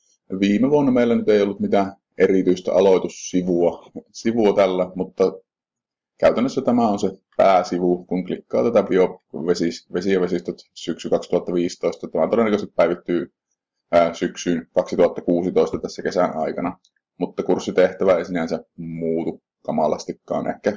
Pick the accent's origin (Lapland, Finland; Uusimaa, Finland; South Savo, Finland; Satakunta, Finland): South Savo, Finland; Pieksämäki; Itse olen Pieksämäeltä kotoisin